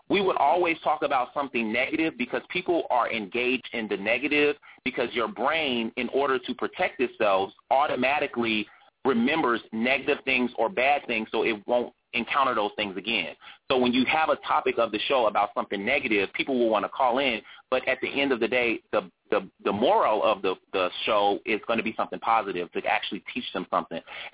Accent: Chicago, Illinois, United States; moved away as an adult; now in Los Angeles, United States; God told me to move to L.A. I'm from Chicago.

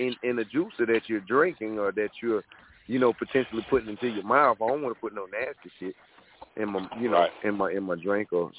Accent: South Carolina, United States; I'm from South Carolina.

